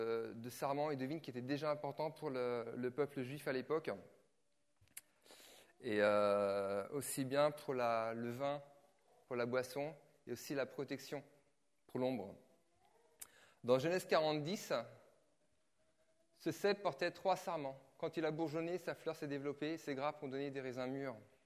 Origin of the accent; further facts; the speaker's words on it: Nantes, Pays de la Loire, France; je viens de Nantes. Donc Nantes, on a les BN, on a l'U, on a le Muscadet. On est une région où il y a beaucoup de vignes. Donc moi, j'habite dans le vignoble, j'habite dans le sud de Nantes.